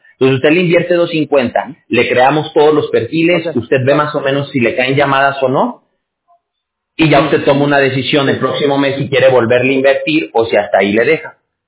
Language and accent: Spanish; Aguascalientes, Mexico; Yo soy de Aguascalientes. ¿Ubica Aguascalientes usted?